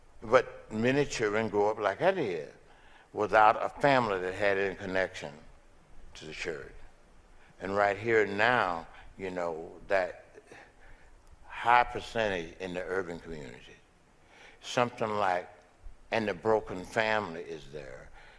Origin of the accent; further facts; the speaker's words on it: Mississippi, United States; I'm from Mississippi, guy.